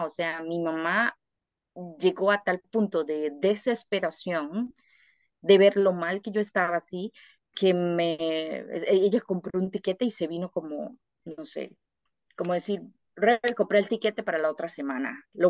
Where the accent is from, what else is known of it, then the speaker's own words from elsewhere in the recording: Costa Rica; now in Germany; me vine sabiendo que esa era la última vez que yo iba a vivir en mi país. Y yo recuerdo que fue increíblemente duro porque solo tenía una maleta de 20 kilos